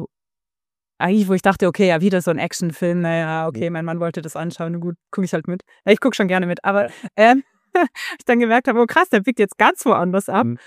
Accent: Trentino-Alto Adige, Italy; ich bin in Südtirol aufgewachsen. Südtirol ist ein katholisches Land

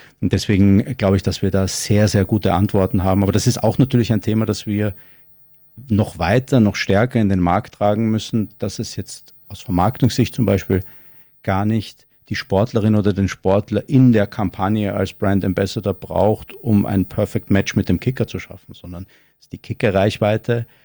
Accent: Austria; als Österreicher sage ich jetzt mal eine Ski-Alpin-Analogie

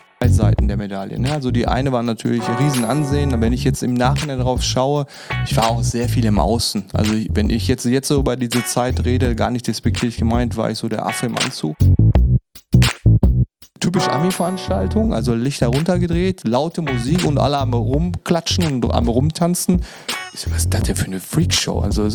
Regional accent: North Rhine-Westphalia, Germany; born there; now in Düsseldorf, Germany; Ich bin 42 Jahre alt, wohnhaft in Düsseldorf, gebürtiger Sauerländer.

